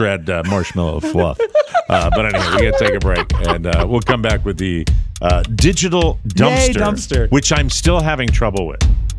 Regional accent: Connecticut, United States; I was raised in Connecticut, and it was right next door to Rhode Island.

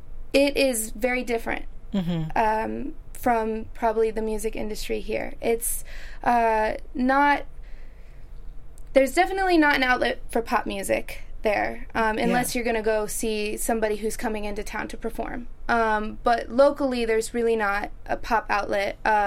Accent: Springfield, Illinois, United States; now in St. Louis, United States; Well, actually, my hometown is Springfield, Illinois. Mm. But I've been living in St. Louis, Missouri for almost 9 years.

